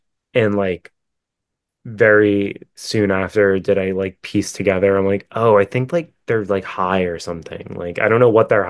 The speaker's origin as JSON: {"language": "English", "town": "Staten Island", "region": "New York", "country": "United States", "said": "And I'm from Staten Island. So Staten Island is like so small and insulated"}